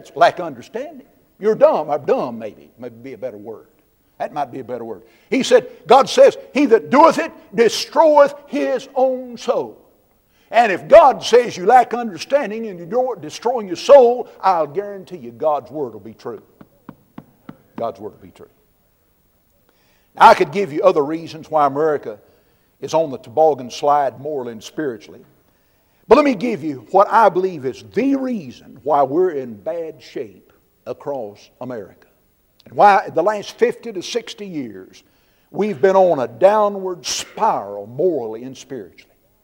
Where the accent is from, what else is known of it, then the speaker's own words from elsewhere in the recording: Soddy, Tennessee, United States; I was captain of the high school football team down at my hometown, Soddy, Tennessee.